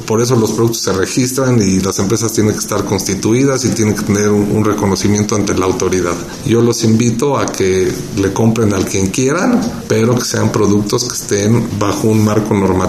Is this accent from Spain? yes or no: no; Mexico; muchas satisfacciones como empresarios mexicanos